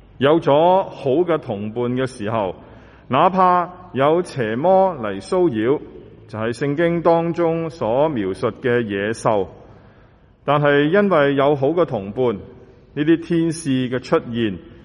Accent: China; 不过同时亦都是我们中国人的新春期间

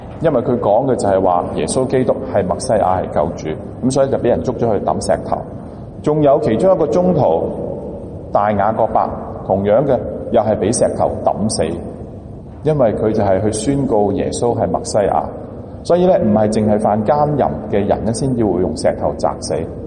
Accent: Guangdong, China; 就好像我们广东人所形容

